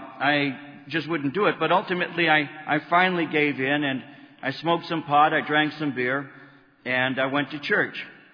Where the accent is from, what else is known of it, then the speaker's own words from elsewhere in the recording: Norwalk, California, United States; Me, I'm from Norwalk. I mean, I'm only three miles away. I grew up on Orenday Road.